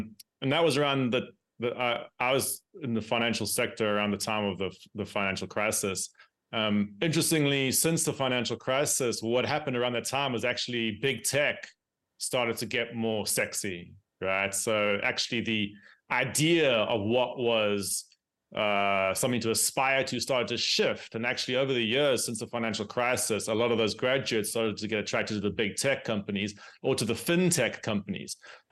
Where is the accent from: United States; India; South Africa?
South Africa; for example, I'm from South Africa.